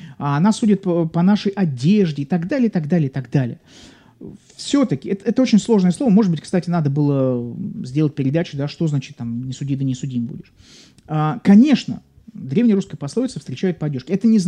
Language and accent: Russian; Saint Petersburg, Russia; Я говорю, я из Санкт-Петербурга.